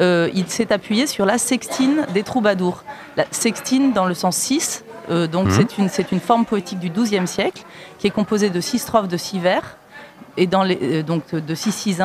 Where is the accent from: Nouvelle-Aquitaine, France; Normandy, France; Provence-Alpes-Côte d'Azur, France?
Provence-Alpes-Côte d'Azur, France; Aix-en-Provence; Je viens bien d'Aix-en-Provence.